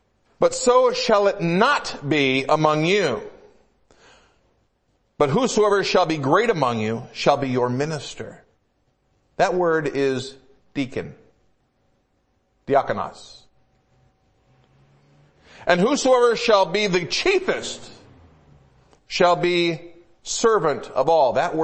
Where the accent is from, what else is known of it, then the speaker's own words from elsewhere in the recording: United States; I'm an American saying this.